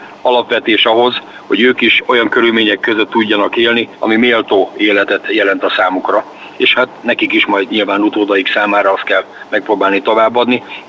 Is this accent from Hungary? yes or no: yes; Borsod-Abaúj-Zemplén, Hungary; de hát ezt hibás ebben a megyében tájsebbnek nevezni, tudjuk jól, mi itt nőttünk föl, ugye ez része volt az életünknek.